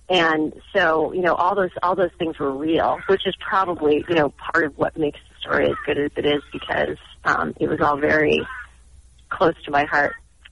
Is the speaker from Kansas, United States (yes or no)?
no; California, United States; I grew up in Southern California.